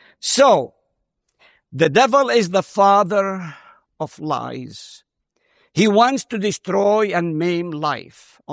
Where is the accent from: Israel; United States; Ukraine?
Israel; Nazareth, Northern District; English is a second language; I'm a Palestinian from Nazareth. Can anything good come out of Nazareth?